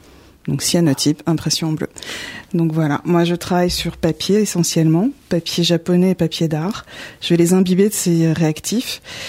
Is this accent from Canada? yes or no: no; Hauts-de-France, France; je suis nordiste